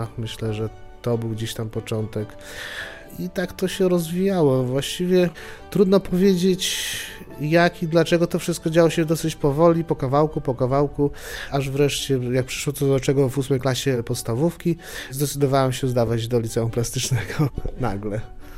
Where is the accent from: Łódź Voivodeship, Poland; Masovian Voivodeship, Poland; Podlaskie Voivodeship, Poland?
Podlaskie Voivodeship, Poland; Juchnowiec Górny; now in Białystok, Poland; Mieszkam już niezmiennie od 20 lat w Białymstoku. Także urodziłem się w Białymstoku, ale jestem z Juchnowca Kościelnego. Jestem z Juchnowca Górnego, przepraszam, kurczę, bo to tak naprawdę jedno licho jest.